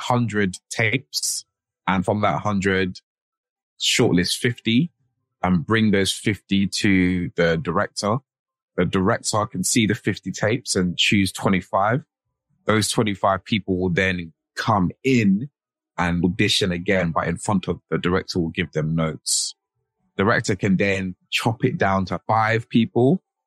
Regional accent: London, United Kingdom; I'm in my late 20s. I'm from London. I was born and raised in London.

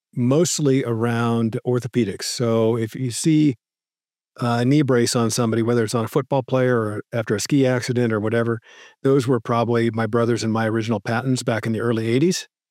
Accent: San Diego, California, United States; moved away as an adult; also born or lived in Los Angeles / Dallas; And so I moved to Dallas, and I was born in San Diego and lived in San Diego my whole life. A little bit in LA when I was young, but moved to Dallas

